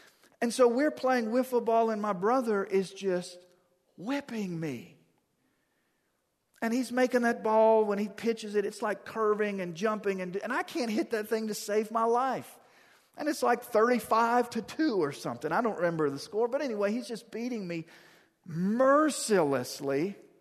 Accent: Louisiana, United States; we grew up in Louisiana

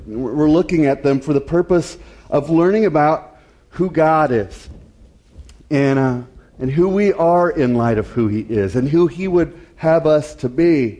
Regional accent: Denver, Colorado, United States; I'm from Denver.

